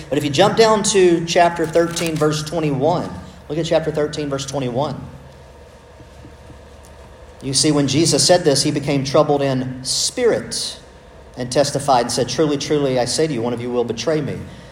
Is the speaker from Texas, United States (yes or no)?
yes; Texas, United States; I'm from Southeast Texas. I just really cannot do it.